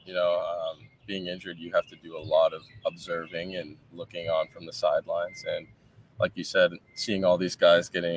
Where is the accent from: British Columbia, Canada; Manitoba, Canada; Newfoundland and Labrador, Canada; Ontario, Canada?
British Columbia, Canada; Vancouver; I would say Charlotte and especially Vancouver, where I'm from, it's very alike, actually.